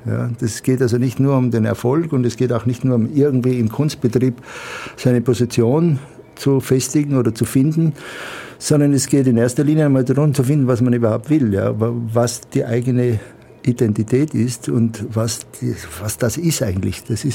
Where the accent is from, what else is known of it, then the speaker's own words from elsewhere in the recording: Tyrol, Austria; now in Germany; Ich komme aus Tirol, ich bin Österreicher, komme aus Tirol, bin da aufgewachsen und lebe aber schon lange Zeit in Deutschland und auch in New York und so weiter.